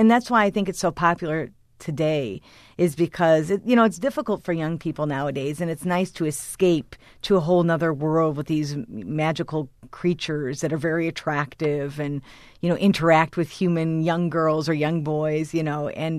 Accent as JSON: {"language": "English", "town": "Chicago", "region": "Illinois", "country": "United States", "said": "I'm actually, I'm from Chicago. And I don't have any, I'm part Slovak, but I have no Russian roots at all."}